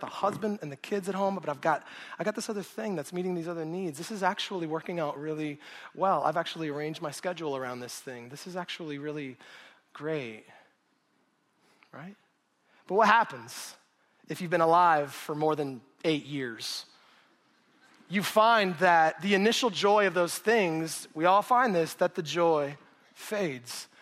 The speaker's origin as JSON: {"language": "English", "town": "Show Low", "region": "Arizona", "country": "United States", "tie": "born or raised there", "said": "I grew up in Sholo, Arizona for the first 5 years."}